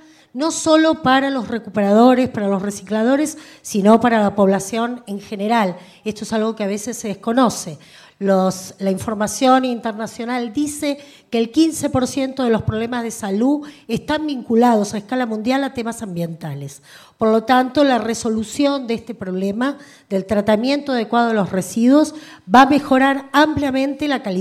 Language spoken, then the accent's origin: Spanish; Buenos Aires, Argentina; soy porteña, no soy mendocina